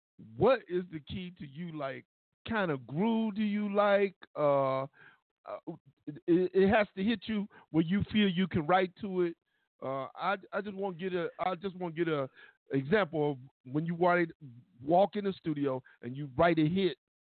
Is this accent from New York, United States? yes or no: no; Ohio, United States; So, I mean, well, I'm not from the A. I'm from Ohio. This is where I'm born and raised, Midwest all the way.